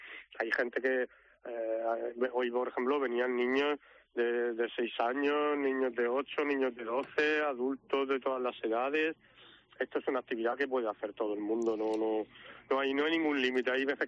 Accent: Mazarrón, Region of Murcia, Spain; porque nosotros somos mazarroneros, uh-huh. Hemos nacido aquí, somos gente de Mazarrón.

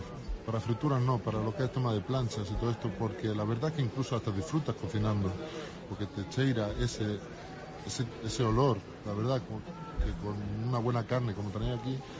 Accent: Jaén, Andalusia, Spain; yo soy de Jaén, que estoy asentado aquí

